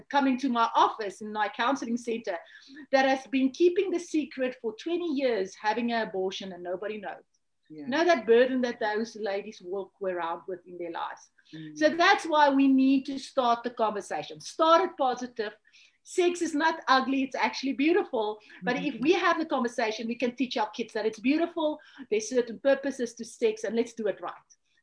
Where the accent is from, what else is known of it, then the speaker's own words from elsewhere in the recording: South Africa; I'm from South Africa, like you said.